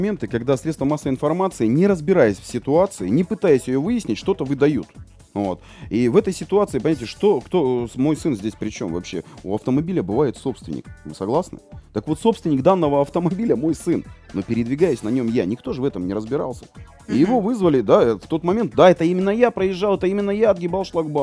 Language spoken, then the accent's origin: Russian; Yekaterinburg, Sverdlovsk Oblast, Russia; я родился, вырос в Екатеринбурге, я прекрасно помню манеру общения, разговоры.